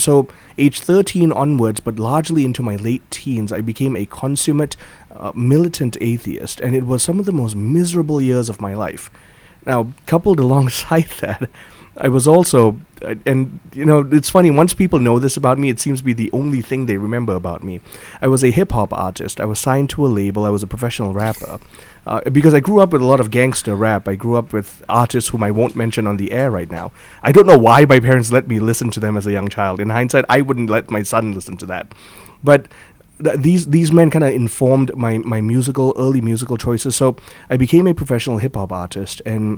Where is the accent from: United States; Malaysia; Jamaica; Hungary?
Malaysia; So I was born and raised in Malaysia. That's a British Commonwealth nation in Southeast Asia.